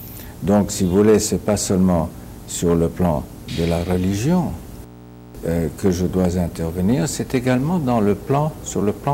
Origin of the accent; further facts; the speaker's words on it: Switzerland; born there; also born or lived in Africa / United States; Puisque je suis né en Suisse